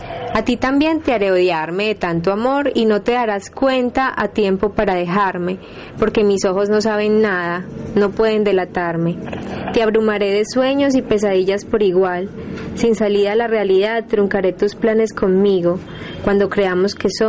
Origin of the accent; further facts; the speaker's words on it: Medellín, Antioquia, Colombia; nosotras somos de Colombia, de Medellín, parece importante decir eso.